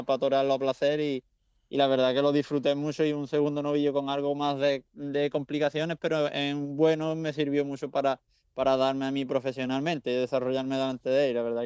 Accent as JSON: {"language": "Spanish", "town": "Los Barrios", "region": "Andalusia", "country": "Spain", "tie": "born or raised there", "said": "mi pueblo de los barrios pues está apoyando a uno de sus toreros"}